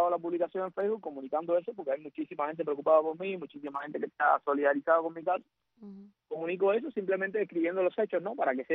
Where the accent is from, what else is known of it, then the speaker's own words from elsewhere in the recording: Cuba; now in Uruguay; Somos cubanos libres que democráticamente sí, nos reunimos y acordamos cómo hacer las cosas.